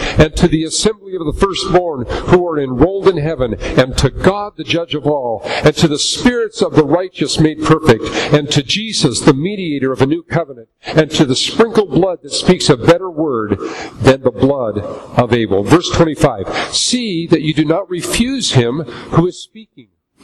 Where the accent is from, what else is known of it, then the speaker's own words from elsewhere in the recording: Portland, Oregon, United States; on a clear day, we're all from the Portland area